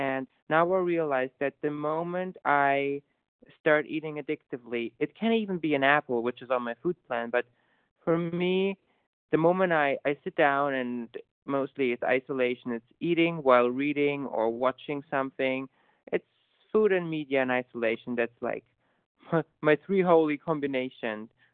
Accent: Germany; and I'm from Germany.

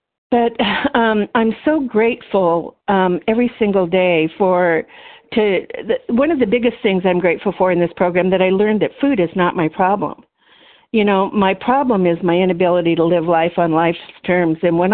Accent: San Diego, California, United States; from San Diego, recovered for another day.

